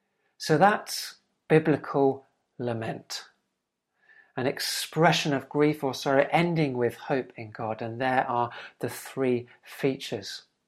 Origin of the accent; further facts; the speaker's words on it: United Kingdom; It's quite alien to me, maybe because I'm British